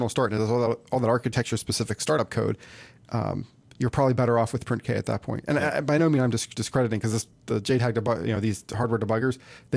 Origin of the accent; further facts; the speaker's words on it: United States; I know I'm an American, right?